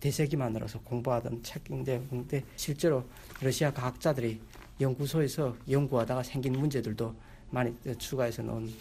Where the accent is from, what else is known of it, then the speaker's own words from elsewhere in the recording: North Korea; moved away; 북한에서 왔다는 걸 숨기기 위해서